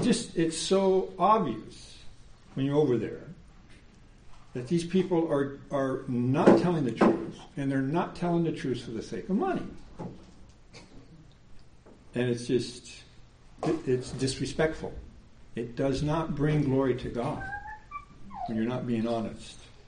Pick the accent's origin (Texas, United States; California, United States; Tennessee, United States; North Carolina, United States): California, United States; I remember growing up in California, Sunday school teachers, I liked them, I loved them, because they listened to me.